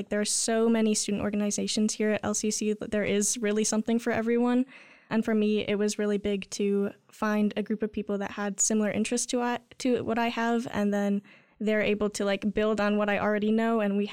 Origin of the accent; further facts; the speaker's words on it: Hastings, Michigan, United States; So I grew up in Hastings, which was pretty small.